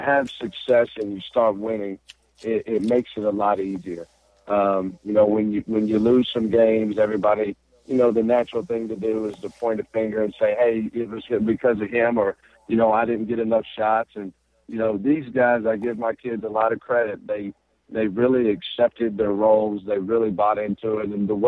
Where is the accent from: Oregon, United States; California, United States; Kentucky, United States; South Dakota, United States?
Kentucky, United States; Georgetown; I grew up in Georgetown, Kentucky. So, you know, I've followed this rivalry all my life.